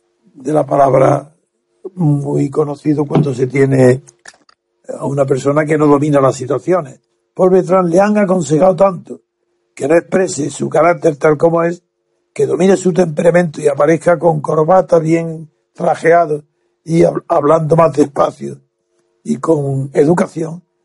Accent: Andalusia, Spain; Siendo del sur, tal vez por eso se explique, siendo andaluz

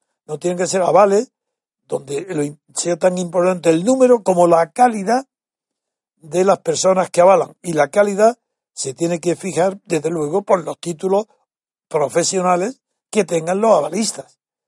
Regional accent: Spain; Y esto digo, no, como español, eso me basta para preferir a ese presidente a cualquier otro.

